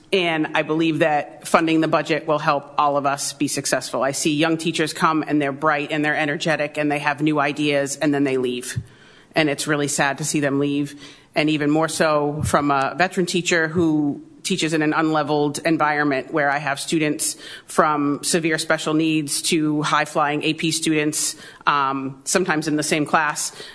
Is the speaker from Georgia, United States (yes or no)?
no; Beverly, Massachusetts, United States; I've been a teacher in Beverly for 22 years. I was raised in Beverly from the time I was 3 years old. My mom still lives here.